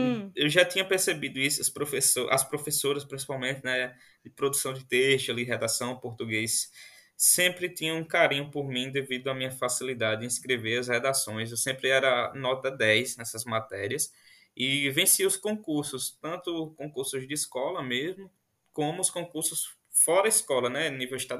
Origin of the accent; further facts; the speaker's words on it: Sapé, Paraíba, Brazil; aqui eu sou da cidade de Augusto dos Anjos, que é um dos maiores poetas do Brasil. Então, ele é nascido aqui na minha cidade, que se chama Sapé, na Paraíba.